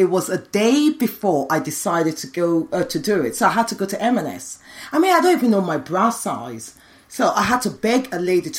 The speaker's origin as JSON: {"language": "English", "country": "Nigeria", "said": "As I said, I've got two girls and we are very loud. I'm Nigerian, so very loud."}